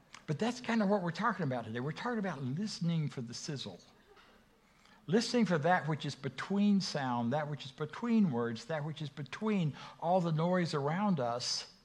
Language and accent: English; Florida, United States; I grew up in Florida. On the west coast of Florida. I always thought God punished me because I grew up in Florida, but it was nowhere close to a beach.